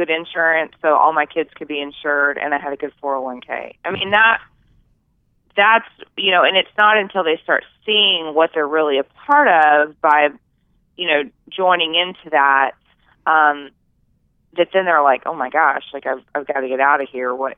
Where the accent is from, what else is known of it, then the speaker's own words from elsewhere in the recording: Louisiana, United States; I'm actually from Louisiana, and so I went down there to speak at one of their events